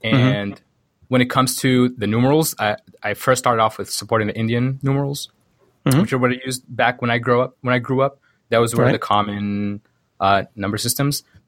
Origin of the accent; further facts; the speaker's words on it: Sudan; And I think relative to the way I grew up in Sudan, to be fluent in English, you basically have to be wealthy.